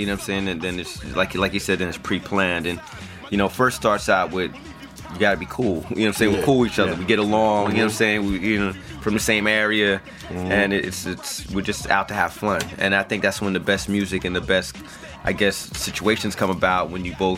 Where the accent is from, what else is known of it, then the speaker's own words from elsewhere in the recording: Amityville, New York, United States; me and Fox kind of go back in a different way. We're both from Long Island.